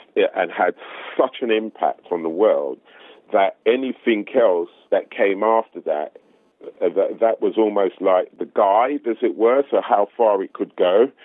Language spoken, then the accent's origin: English; United Kingdom; So for us, as people who were now born and raised in Britain, with all the adversity going on